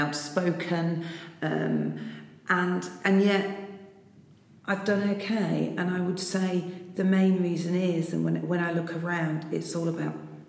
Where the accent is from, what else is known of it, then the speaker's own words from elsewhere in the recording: East Midlands, United Kingdom; You know, I'm actually from Lincolnshire originally.